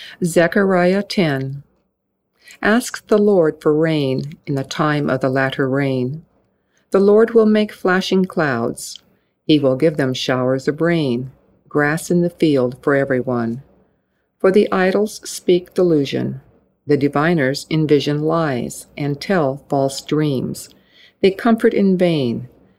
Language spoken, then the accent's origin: English; Alpine, California, United States; I'm from Alpine, California.